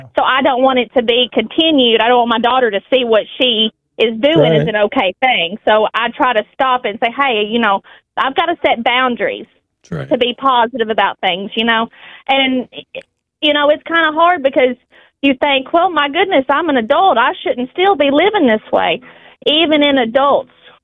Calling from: Pocahontas, Arkansas, United States; I'm calling from Pocahontas, Arkansas.

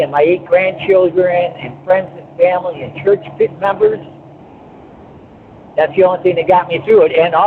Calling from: Frankenmuth, Michigan, United States; I'm calling from Frankenmuth area

